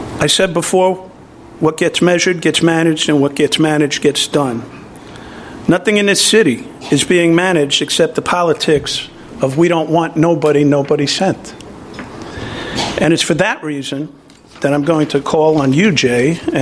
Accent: Ireland; I'm a Taurus, I'm a linebacker, and I'm Irish.

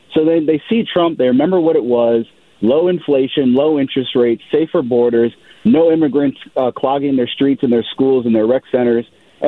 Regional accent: New York, United States; I'm originally a New Yorker, too.

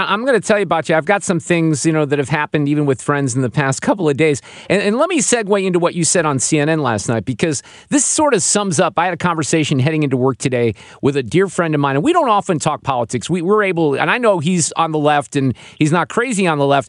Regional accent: Chicago, Illinois, United States; I grew up in Chicago, and … was a rock band in Chicago

